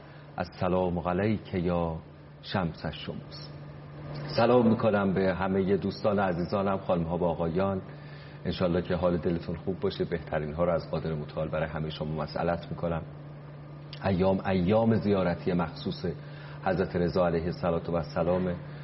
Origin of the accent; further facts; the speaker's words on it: Mashhad, Razavi Khorasan, Iran; گفتیم ما مشهدیم